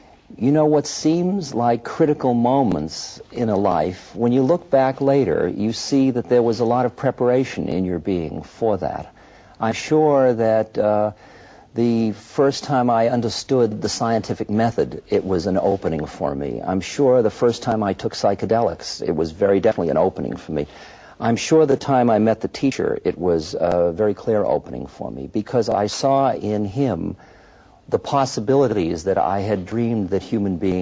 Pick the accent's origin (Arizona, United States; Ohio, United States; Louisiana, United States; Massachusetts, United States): Massachusetts, United States; Boston; And I grew up in the United States, in Boston.